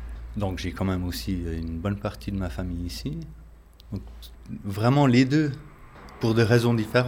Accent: New Mexico, United States; Ici, je suis l'Américain, là-bas, je suis le Suisse, puis... Au fond de moi, je viens du Nouveau-Mexique, c'est vraiment mon chez-moi le plus profond dans mon cœur. Mais ça fait des années que je suis ici

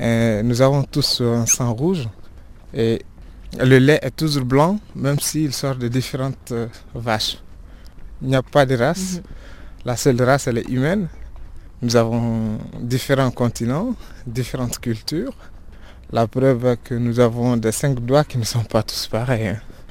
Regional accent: Bandiagara, Mopti, Mali; je suis un Malien de Bandiagara, vivant entre Bamako et très souvent ici à Neuchâtel.

